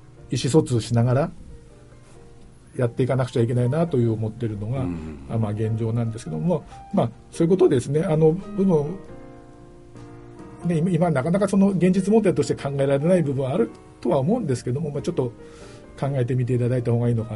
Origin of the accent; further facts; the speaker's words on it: Takaoka, Toyama, Japan; 私もまあ高岡で生まれ育った長男で